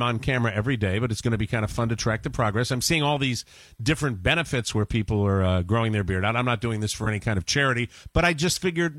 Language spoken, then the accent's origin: English; Maine, United States; I'm from Maine.